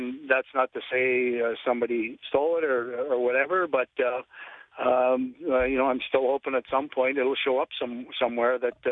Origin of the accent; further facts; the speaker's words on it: St. Jacobs, Ontario, Canada; I went up to my hometown of St. Jacobs today